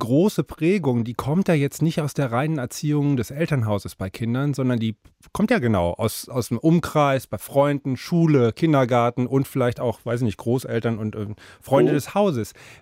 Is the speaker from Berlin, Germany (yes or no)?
yes; Berlin, Germany; ich komme aus Berlin